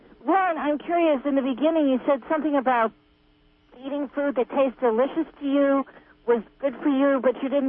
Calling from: Phillipsville, California, United States; I'm calling from Phillipsville

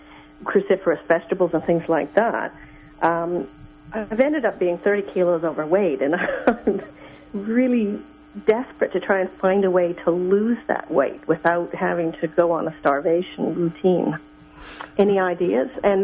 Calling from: Australia; Australia.

